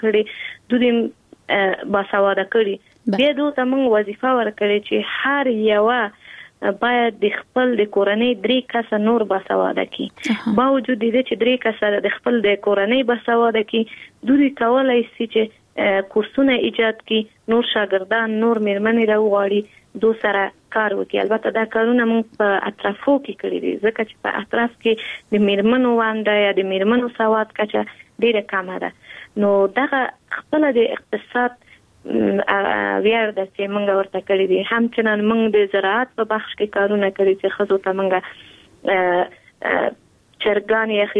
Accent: Kabul, Afghanistan; په کابل کې زیږیدلې یم په کابل کې لویه شوی یم

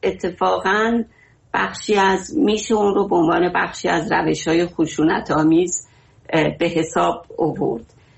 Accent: Iran; بله ایران، ما همه ما ایرانی هستیم.

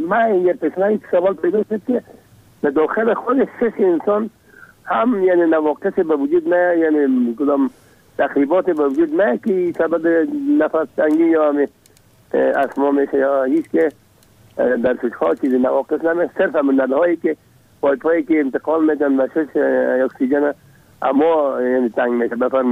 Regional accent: Kabul, Afghanistan; از کابل هستم.

